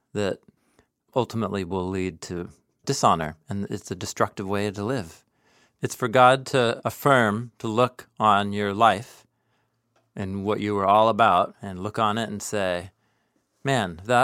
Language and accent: English; West Coast, United States; Yeah, the cultures that you and I grew up in here on the West Coast of 21st century America, there is still an honor shame element to every culture.